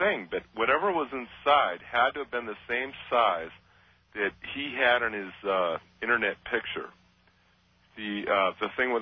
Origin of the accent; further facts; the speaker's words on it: Vaughan, Washington, United States; I'm from Vaughan, Washington.